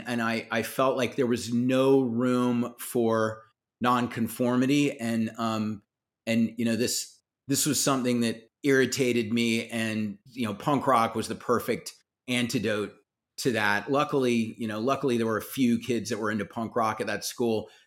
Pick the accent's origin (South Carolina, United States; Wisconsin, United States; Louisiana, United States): South Carolina, United States; I grew up in South Carolina and liked to draw from the time I was a little kid